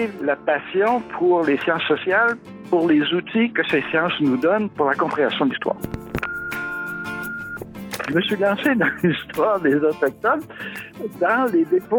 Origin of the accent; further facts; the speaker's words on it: Montreal, Quebec, Canada; Je suis de l'est de Montréal, je suis originaire de Tétrouville.